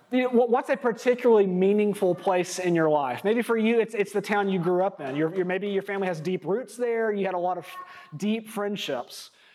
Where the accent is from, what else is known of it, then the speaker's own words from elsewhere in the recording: Winchester, Tennessee, United States; I grew up here in Franklin County. I grew up in Winchester.